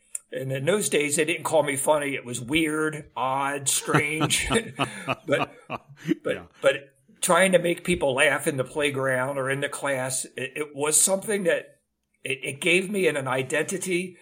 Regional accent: Chester, Pennsylvania, United States; grew up in my hometown of Chester, Pennsylvania.

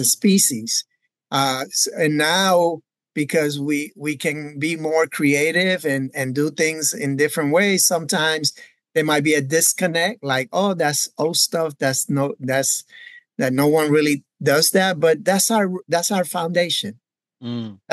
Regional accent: Bronx, New York, United States; I remember growing up in the Bronx when hip hop was emerging, right? In the late 70s, early 80s

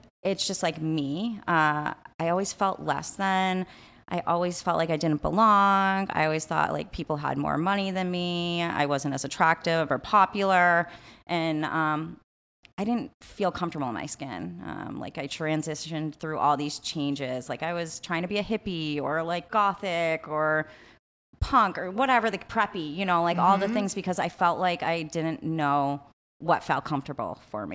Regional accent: Falmouth, Massachusetts, United States; born there; I was born in Cape Cod, Massachusetts, Falmouth to be exact, to my parents.

